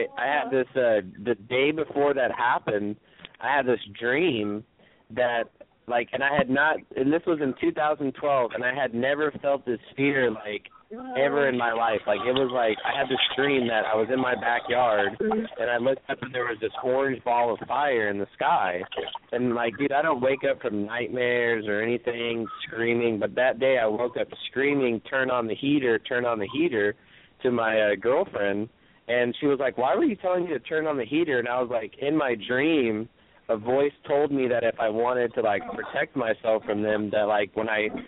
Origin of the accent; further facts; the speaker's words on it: Dallas, Texas, United States; I'm from Dallas.